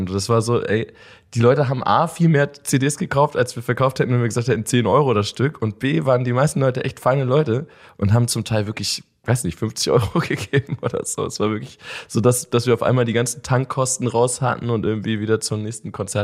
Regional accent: Vlotho, North Rhine-Westphalia, Germany; Ich komme aus Flotow, das ist eine sehr kleine Stadt, 20.000 Einwohner.

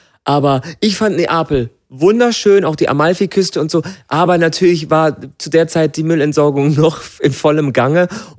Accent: Germany; dass Italiener nicht merken, dass ich Deutscher bin.

